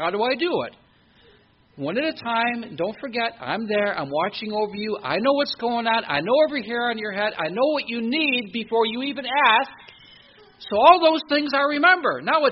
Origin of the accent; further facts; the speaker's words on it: St. Clair Shores, Michigan, United States; he said, well, where are you from? I said, Michigan. He goes, I'm Michigan, too. Whereabouts? Detroit. I'm from Detroit, too. Whereabouts? St. Clair Shores.